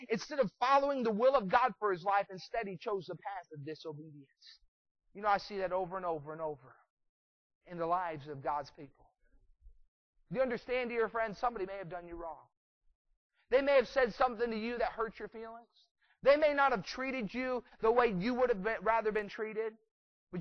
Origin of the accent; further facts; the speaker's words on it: New Hampshire, United States; I grew up there in New Hampshire where that main story took place.